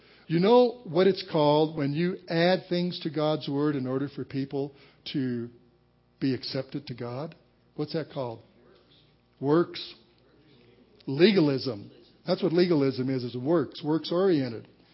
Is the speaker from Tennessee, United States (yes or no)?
no; Denver, Colorado, United States; When I grew up in Denver, Colorado, I came out of the long-haired generation.